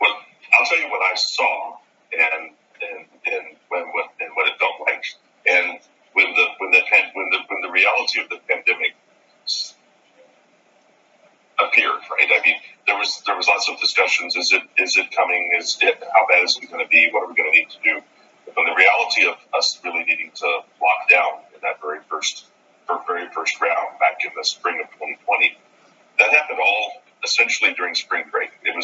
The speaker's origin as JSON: {"language": "English", "town": "Floresville", "region": "Texas", "country": "United States", "tie": "born or raised there", "said": "So my hometown is Floresville, Texas. Floresville is a small town. It was much smaller when I was a kid, but it's grown a little bit."}